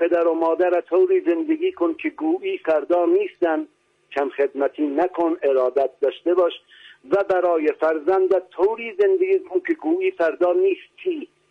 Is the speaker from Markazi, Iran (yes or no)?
yes; Delijan, Markazi, Iran; first language Raji; بنده اهل دلیجانم. عرضم به شما که استان مرکزی و با افتخار زبان من زبان راجیه.